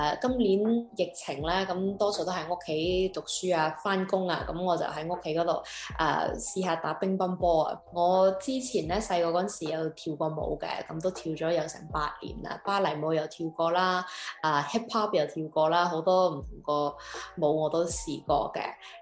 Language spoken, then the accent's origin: Cantonese; California, United States; 我不嬲以嚟都系喺Bay Area 呢度长大嘅，啱啱搬咗出嚟，因为又开始事业啊，咁就搬咗出嚟三藩市咯。